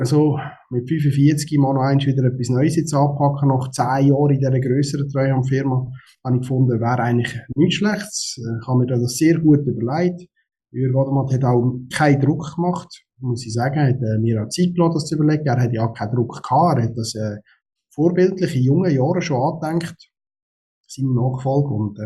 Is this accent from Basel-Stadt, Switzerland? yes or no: no; Eschenbach, Lucerne, Switzerland; Ich bin hier in der Region Luzern aufgewachsen, konkret in Öschenbach. Bin dann über Zug arbeiten, wohnen auf Zürich, in Saargau und bin dann am Schluss plötzlich hier in Luzern gelandet, endlich mal zurück in die Heimat.